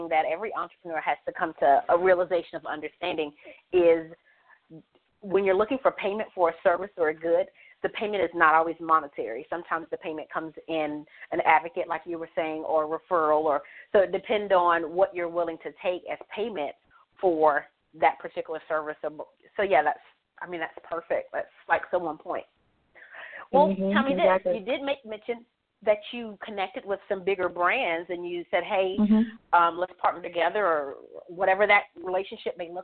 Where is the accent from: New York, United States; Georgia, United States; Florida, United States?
Georgia, United States; My home state.